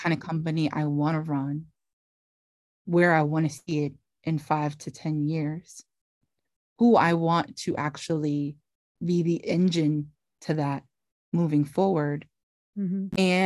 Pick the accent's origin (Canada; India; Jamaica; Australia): Jamaica; now in United States; now have the accent where you can't tell I'm Jamaican